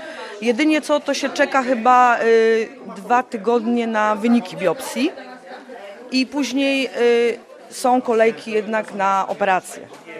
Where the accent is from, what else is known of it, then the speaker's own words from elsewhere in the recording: London, United Kingdom; Z Londynu.